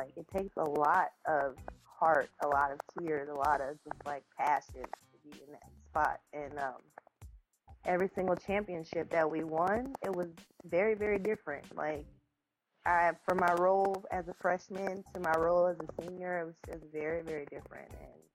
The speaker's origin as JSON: {"language": "English", "town": "Maywood", "country": "United States", "tie": "born or raised there", "said": "Well, I grew up in Maywood, and I am the only child from my parents."}